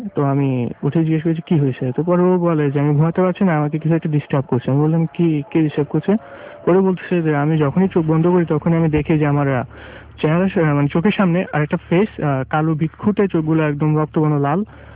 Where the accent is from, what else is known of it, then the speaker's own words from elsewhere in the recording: Mirpur, Dhaka Division, Bangladesh; আমি মিরপুর থেকে এসেছি।